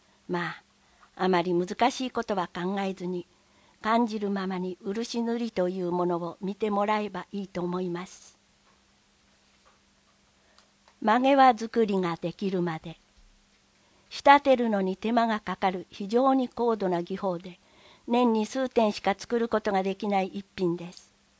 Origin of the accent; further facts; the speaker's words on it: Kyushu, Japan; 私が生まれ育ったのは、九州の炭鉱の町でした。